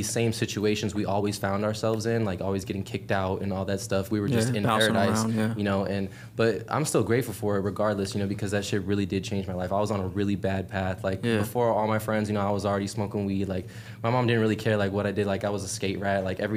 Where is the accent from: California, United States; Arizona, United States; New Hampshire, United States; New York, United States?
Arizona, United States; also born or lived in Hawaii; Originally from Arizona.